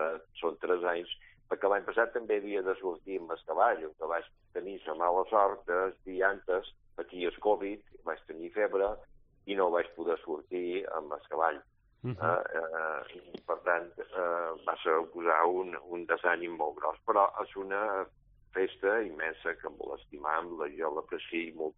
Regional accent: Ciutadella, Balearic Islands, Spain; els qui som nascuts aquí a Ciutadella posa una alegria immensa

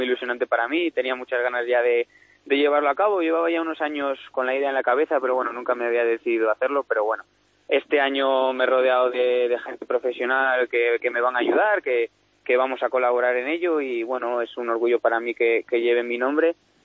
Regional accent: Torrelavega, Cantabria, Spain; yo por lo menos, por ejemplo, que soy de Torrelavega

